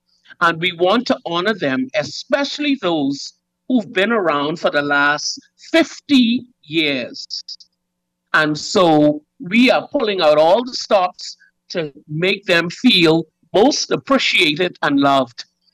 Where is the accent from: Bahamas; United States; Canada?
Bahamas; Grand Bahama; we in Grand Bahama are equally excited to celebrate Youth Month